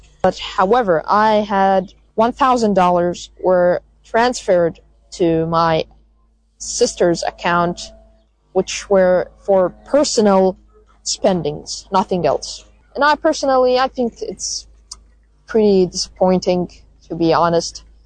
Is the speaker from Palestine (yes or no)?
yes; Gaza, Gaza Strip, Palestine; English is a second language; I'm from Gaza, Palestine